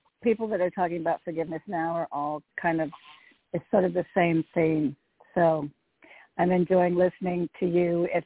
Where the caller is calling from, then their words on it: Connecticut, United States; from Connecticut.